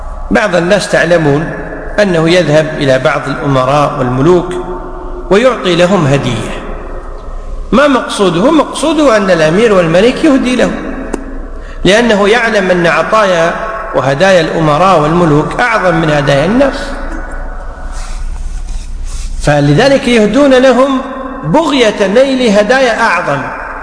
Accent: Kuwait; وحتى عندنا في الكويت يقع

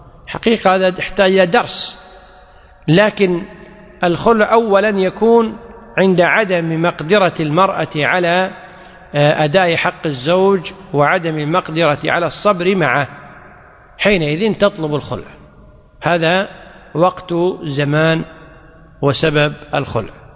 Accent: Kuwait; وهو النظام والقانون عندنا في الكويت

